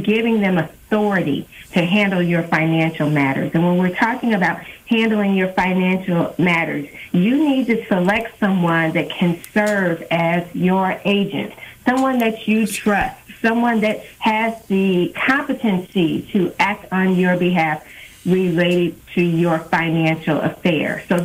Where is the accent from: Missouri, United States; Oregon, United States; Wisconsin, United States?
Missouri, United States; Kansas City; I'm originally from Kansas City, born and raised, matriculated through the school system here in Kansas City